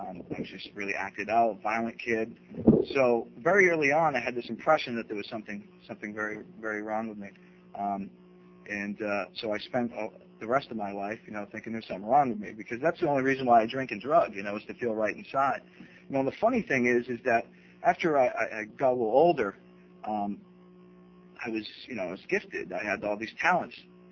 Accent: Portland, Maine, United States; I grew up in Portland. Single mother, on Grant Street, and finally moved to a place where I turned 18 at, 13 years, I lived on Munjoy Hill

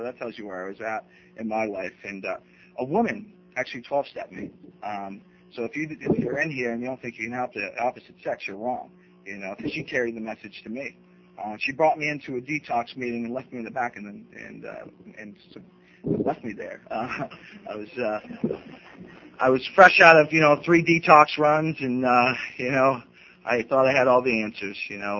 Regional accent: Portland, Maine, United States; I grew up in Portland. Single mother, on Grant Street, and finally moved to a place where I turned 18 at, 13 years, I lived on Munjoy Hill

